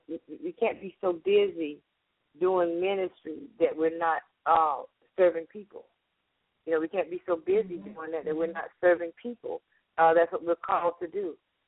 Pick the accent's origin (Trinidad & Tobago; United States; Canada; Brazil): United States; the South; I'm from the South as well, and when the older people, you came a time where the younger people just sit down and listen until we knew it was time to leave